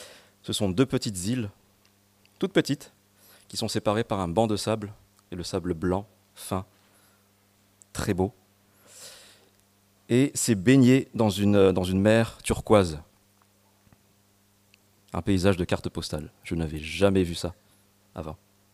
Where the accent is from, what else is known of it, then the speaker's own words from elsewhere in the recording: Madagascar; moved away as an adult; now in France; je suis né à Madagascar. J'ai passé les 18 premières années de ma vie et ça fait exactement 18 ans aussi que je suis en France.